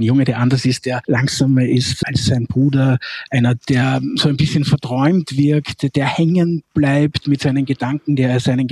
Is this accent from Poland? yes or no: no; Austria; Es ist eine tolle Geschichte aus der österreichischen Provinz. Es ist ja nicht weit von der Gegend, wo ich aufgewachsen bin.